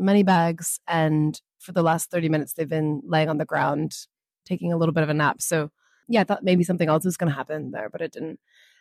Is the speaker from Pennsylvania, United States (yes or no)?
no; Missoula, Montana, United States; now in Byron Bay, Australia; It's really relaxed, and it actually reminds me a bit of my hometown, but it's on the ocean. Missoula is not on the ocean, so they have that difference.